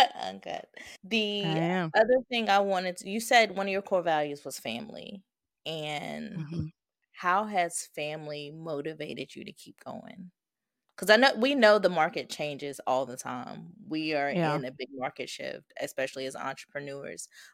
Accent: North Carolina, United States; I grew up in the South. So I grew up in North Carolina.

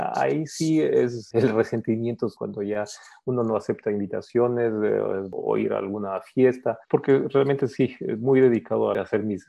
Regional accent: Quito, Pichincha, Ecuador; born there; Yo nací en Quito en 1974.

